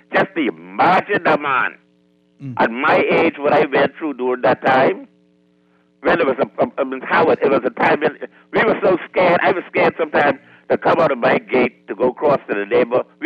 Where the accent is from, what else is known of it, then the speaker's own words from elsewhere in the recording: New Providence, Bahamas; I grew up in the Valley. I was voting PLP before Mr. Perry Christie went in the House of Assembly in 1977.